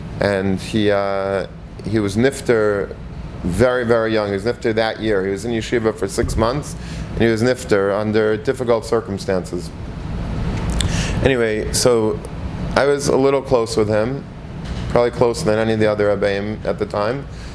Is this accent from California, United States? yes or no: no; Long Beach, New York, United States; we grew up in Long Beach. There weren't that many Yidden there to begin